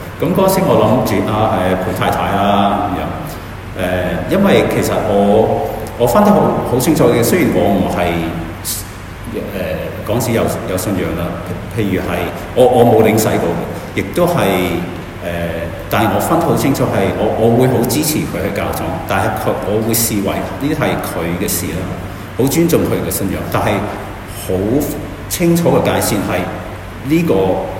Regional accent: United Kingdom; Cantonese is a second language; also born or lived in Scotland; 我喺英國長大嘅，所以咧，如果我講中文有啲甩咳咧，你聽得好辛苦咧，我預先道歉。我係11岁就去咗蘇格蘭，去一間寄宿學校。

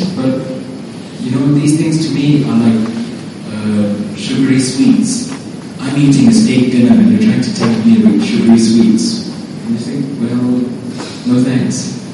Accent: Singapore; now in United Kingdom; I grew up in Singapore, and then I went to England. Well, no, to the UK. And I've lived there ever since.

